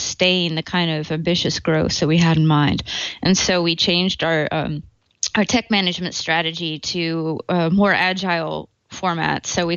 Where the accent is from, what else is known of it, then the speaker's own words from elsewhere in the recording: Pennsylvania, United States; No, because I was in the U.S. I'm from Pennsylvania.